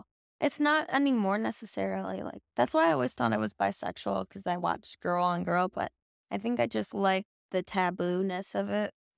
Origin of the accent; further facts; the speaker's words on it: Midwest, United States; Yeah, I'm like old fashioned. Like, I'm from Midwest.